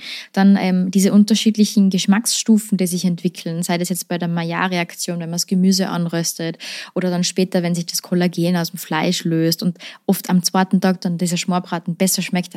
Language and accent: German; Tyrol, Austria; ja sicher, ich bin ja eine Tirolerin.